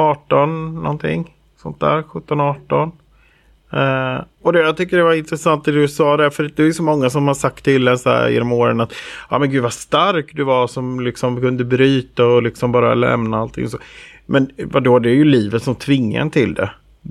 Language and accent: Swedish; Jönköping, Jönköping County, Sweden; Jag kommer från Jönköping.